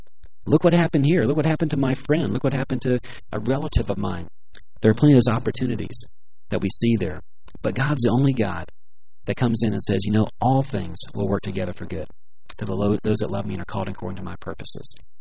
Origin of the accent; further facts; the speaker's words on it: Atlanta, Georgia, United States; back as a student, growing up in Atlanta, Georgia, I was with my church youth group